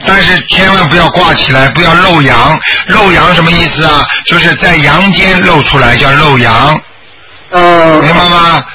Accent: China; now in Australia; 我们在澳大利亚，但是我们是中国人

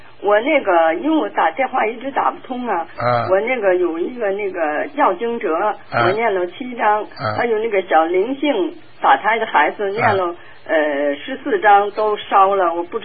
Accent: Beijing, China; 我是北京的。

